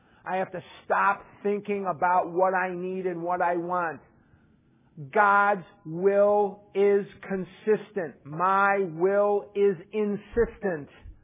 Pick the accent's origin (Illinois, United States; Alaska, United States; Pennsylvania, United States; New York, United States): Illinois, United States; Chicago; I'm from Chicago. I want what I want.